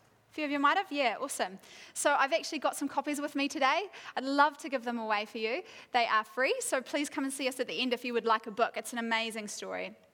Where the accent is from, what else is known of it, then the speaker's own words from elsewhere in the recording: Whangaparaoa, Auckland, New Zealand; So I was raised in Whangaparoa at Whangaparoa Baptist Church, which I'm seeing some familiar faces from, which is pretty exciting.